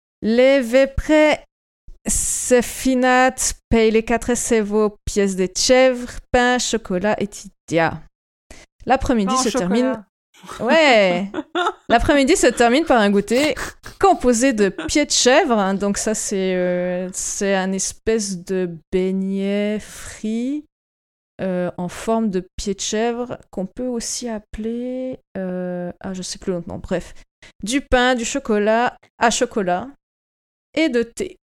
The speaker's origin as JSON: {"language": "French", "region": "Jura", "country": "Switzerland", "said": "alors mon patois d'origine, c'est Lajoie en Suisse. C'est une toute petite région."}